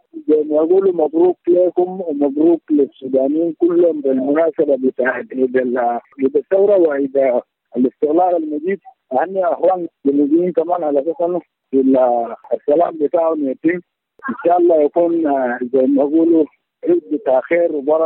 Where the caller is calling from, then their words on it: Abu Karshola, South Kordofan, Sudan; أنا متصل من السودان من القرفان المنطقة الشرقية مدينة أبو كرشولة